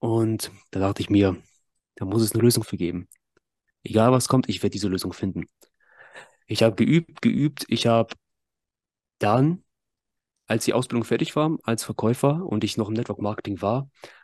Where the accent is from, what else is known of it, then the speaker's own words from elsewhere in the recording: Germany; born there; aus Kasachstan, aus der Nähe von Pavlodar, Biregovoj. Ich bin in Deutschland geboren, mein Bruder damals ist noch dort geboren.